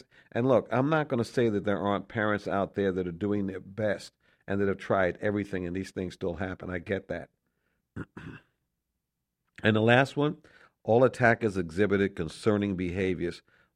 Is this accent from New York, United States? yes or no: yes; New York, United States; Maine, Vermont, and even New York, you know, my home state.